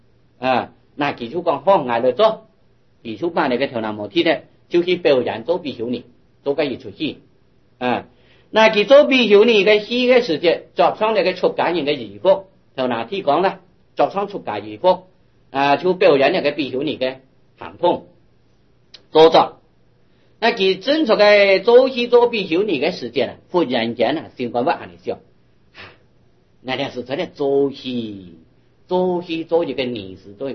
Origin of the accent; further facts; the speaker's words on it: Taiwan; 我哋中国人，尤其我哋台湾嘅人